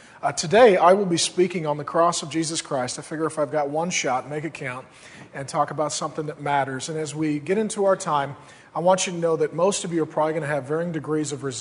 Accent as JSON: {"language": "English", "town": "Seattle", "region": "Washington", "country": "United States", "said": "I'm from Seattle, Washington, and I'll tell you a little bit about how I got to get connected with Northland"}